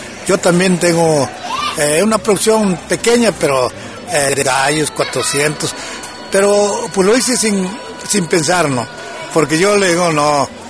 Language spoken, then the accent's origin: Spanish; Tuxpan, Mexico; yo me regreso a mi tierra a trabajar, y me vine para acá, y aquí estamos, ¿no? Trabajando. Sabemos, ¿verdad?, que francamente a esta región de Tuxpan es una región gallera